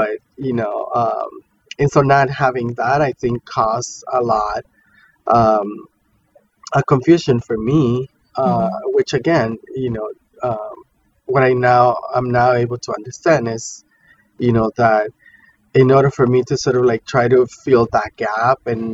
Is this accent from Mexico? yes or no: yes; Mexico; I grew up in Mexico, a very religious place. My mother, very Catholic, brought up Catholic